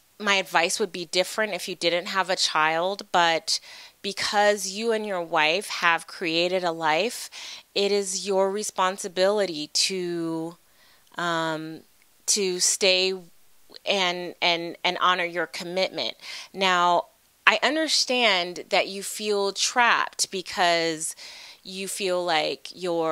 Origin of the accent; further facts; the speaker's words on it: San Diego, California, United States; I'm from San Diego but moved to another place near the San Francisco area.